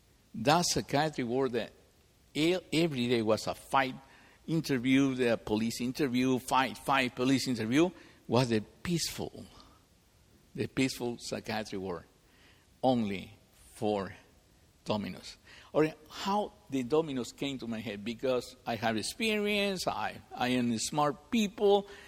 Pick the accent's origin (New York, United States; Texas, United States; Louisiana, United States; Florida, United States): Florida, United States; Miami; now in Sunrise, United States; I am from Miami. I live in Sunrise, Florida. I'm from Miami.